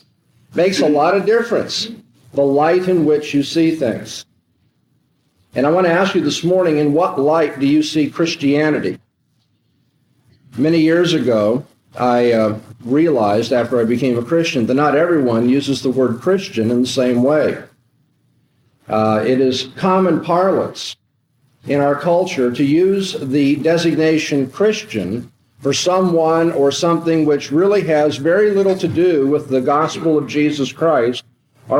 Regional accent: California, United States; I'm from Southern California, and so you watch the baseball game.

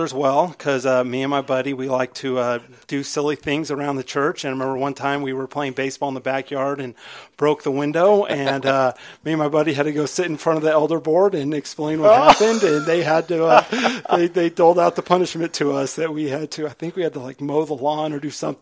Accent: Alaska, United States; I was not raised here. I was raised up in Alaska, and the church I was raised in actually did have elders.

